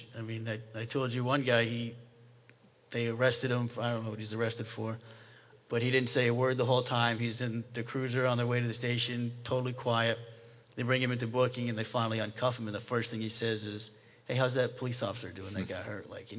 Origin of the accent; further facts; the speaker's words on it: Massachusetts, United States; I'm from Massachusetts, so I applied up there, and luckily I was hired.